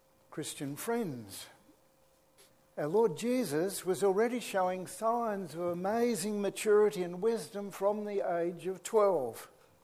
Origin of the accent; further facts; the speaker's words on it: Natimuk, Victoria, Australia; When I was a schoolboy growing up in Natamuck in Western Victoria, I'd often call in at our family's newspaper office on the way home